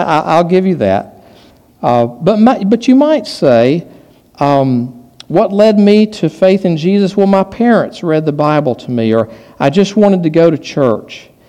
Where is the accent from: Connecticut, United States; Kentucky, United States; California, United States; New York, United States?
Kentucky, United States; Somerset; I'm from Somerset, and there's Lake Cumberland there.